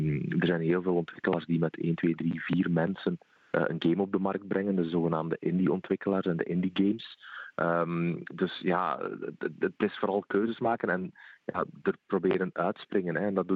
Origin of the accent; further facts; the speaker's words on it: Belgium; Dus daar mogen we als Belg zeer fier op zijn